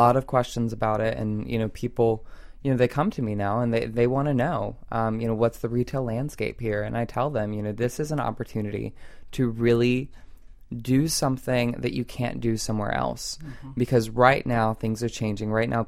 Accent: New Richmond, Ohio, United States; I am. I'm from New Richmond, actually, which is like about 20 minutes east of here.

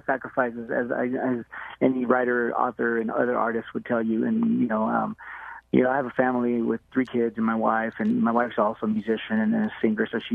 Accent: California, United States; I was born and raised in the San Joaquin Valley in California, which is a big agricultural, you know, space there, region there.

